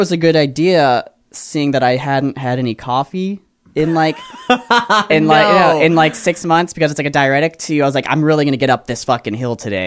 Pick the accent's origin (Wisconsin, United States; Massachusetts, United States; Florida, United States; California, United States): Florida, United States; And we're like, "Dude, we're from Florida. We don't know."